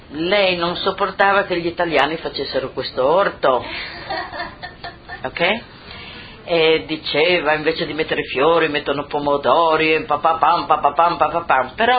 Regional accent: Baselia, Friuli-Venezia Giulia, Italy; sono di Baselia, mio marito è di Spilimbergo. Tra io e mio marito abbiamo differente friulano.

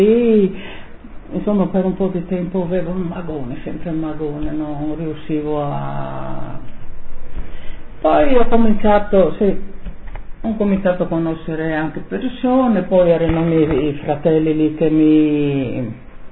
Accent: Flambruzzo, Friuli-Venezia Giulia, Italy; now in Switzerland; Allora, io sono partita da Flambruzzo in maggio. Sono venuta in Svizzera perché erano già i miei fratelli e avevano bisogno. A casa avevo il papà e la mamma, il fratellino quello più piccolo lì.

